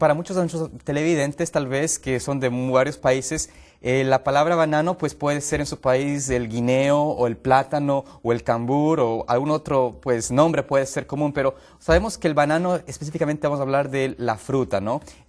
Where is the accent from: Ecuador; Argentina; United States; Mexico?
Ecuador; Pues yo y tú somos de Ecuador, somos hermanos, obviamente.